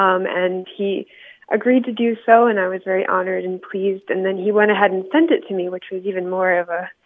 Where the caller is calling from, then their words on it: Las Cruces, New Mexico, United States; I'm calling from Las Cruces, New Mexico.